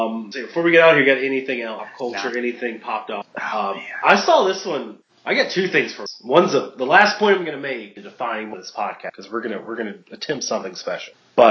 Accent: United States; Maybe, but maybe it's me as an American and looking at who's the best man for this

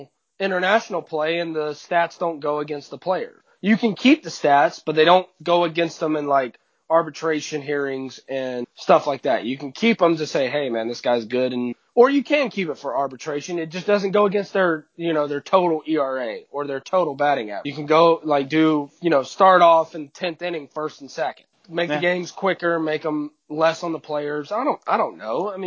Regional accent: North Carolina, United States; Hey, I'm from North Carolina. I watch the Panthers play

